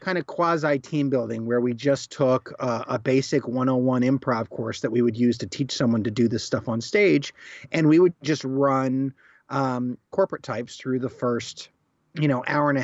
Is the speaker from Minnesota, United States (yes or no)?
no; Newcastle, Delaware, United States; I grew up on the East Coast and started doing improv in between sets of a … cover band in Newcastle, Delaware.